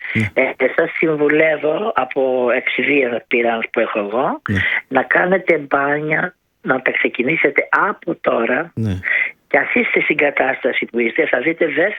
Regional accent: Athens, Attica, Greece; Και τότε δεν έμεινα Ραφίνα. Ήμουν από Αθήνα.

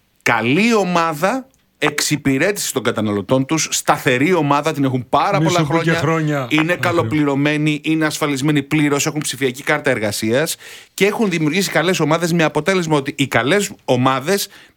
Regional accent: Greece; Είμαι Έλληνας, καταλαβαίνετε πώς το λέω.

